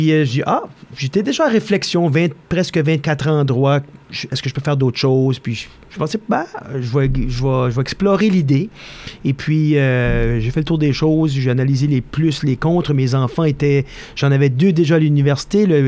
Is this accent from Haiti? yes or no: no; New Brunswick, Canada; Je suis revenu après mes études, puis c'était certain que j'allais faire ma carrière dans mon patelin, donc dans le nord du Nouveau-Brunswick, au Restigouche.